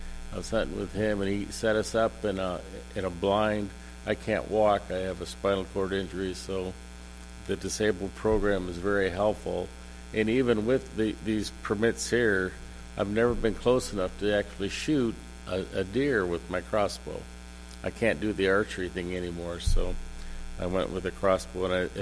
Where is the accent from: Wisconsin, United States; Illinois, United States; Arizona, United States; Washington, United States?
Washington, United States; now in Spokane, United States; I grew up on the Columbia down between Longview, Washington, and Goldendale, so I lived in that area and hunted with my dad and my older brother for years.